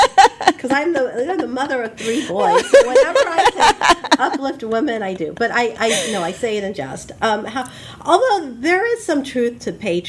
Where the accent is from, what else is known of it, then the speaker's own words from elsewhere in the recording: Houston, Texas, United States; Excuse me, I was born in Houston, way back in the 60s. And my parents had come here in the early 60s. And so growing up, so when I came, there were 20 Indian families in Houston.